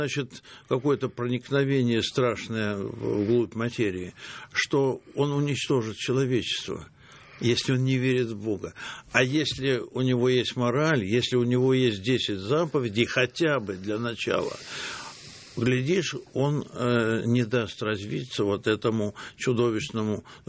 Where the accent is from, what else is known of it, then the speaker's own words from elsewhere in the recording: Saint Petersburg, Russia; Мой родной город, на самом деле, Ленинград.